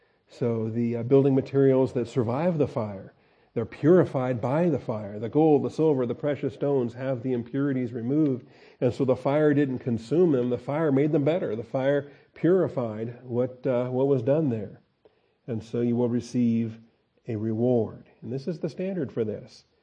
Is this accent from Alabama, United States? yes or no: no; Seattle, Washington, United States; There's a kid I grew up with in Seattle that happened too.